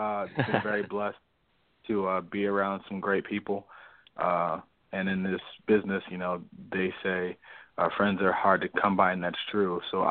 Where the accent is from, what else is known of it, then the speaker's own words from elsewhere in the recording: Cleveland, Ohio, United States; I mean, growing up in Cleveland, from the tourist side of it, you know, you can, you know, see the lakes and, you know, all of the cultural things that we offer.